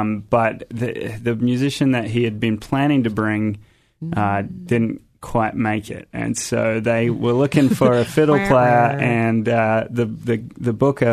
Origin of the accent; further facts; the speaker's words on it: New Zealand; moved away as an adult; also born or lived in Australia; now in United States; No, I grew up in New Zealand. Yeah. And I also lived in Australia for a long time.